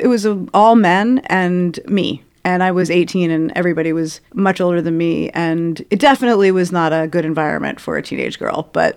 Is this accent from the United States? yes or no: yes; Brooklyn, New York, United States; When you're old enough to kind of just like do it yourself and take yourself on the subway, I'm from Brooklyn, and, you know, to take yourself into the city